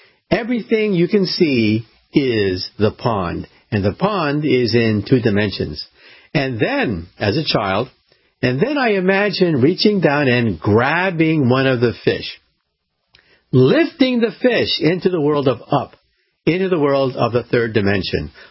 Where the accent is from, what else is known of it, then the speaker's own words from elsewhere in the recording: California, United States; I like to think of it as what I believe was true when I was a little boy growing up outside of San Francisco.